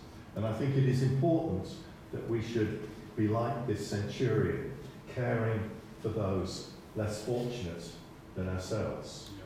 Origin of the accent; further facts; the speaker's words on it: England, United Kingdom; I'm from England, I was born in England, and I love England, I care about this nation particularly.